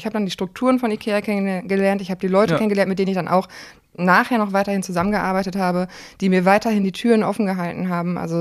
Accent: Münster, North Rhine-Westphalia, Germany; also born or lived in Hamburg; Münster ist auch meine Heimat, genau.

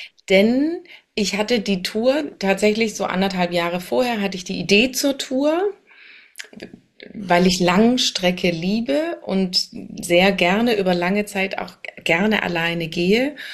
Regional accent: Tübingen, Baden-Württemberg, Germany; born there; now in Essen, Germany; von meinem aktuellen Wohnort hier in Essen über meinen Geburtsort Tübingen zu meinem Sehnsuchtsort an den Schliersee nach Oberbayern

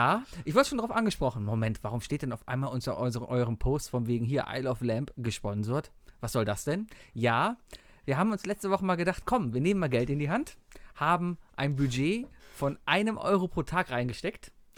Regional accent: Cologne, North Rhine-Westphalia, Germany; aber findet euch damit ab, wir kommen nur mal aus Köln.

